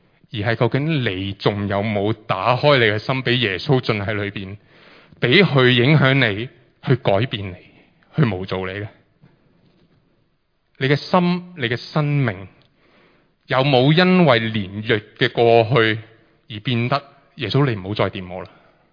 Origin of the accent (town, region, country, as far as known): Hong Kong